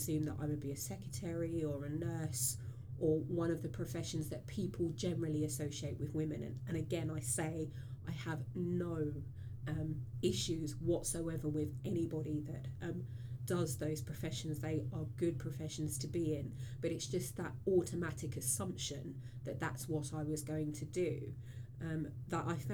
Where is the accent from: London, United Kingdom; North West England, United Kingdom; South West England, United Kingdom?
London, United Kingdom; Hackney; I was brought up in Hackney in the 80s, so well before the regeneration that it's seen in the last 10 years. I come from a family where both parents were born outside of England, born in the West Indies, and immigrated here.